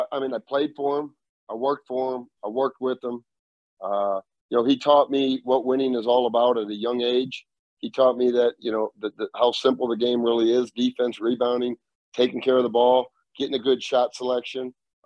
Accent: Dubuque, Iowa, United States; because I was growing up in Dubuque, Iowa.

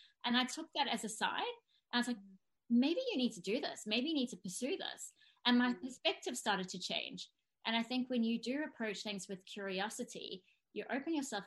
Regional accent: South Africa; because I'm South African

